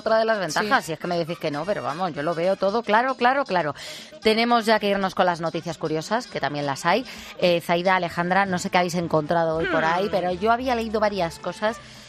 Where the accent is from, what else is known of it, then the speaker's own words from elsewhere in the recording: Madrid, Community of Madrid, Spain; Yo que soy de Madrid, claro.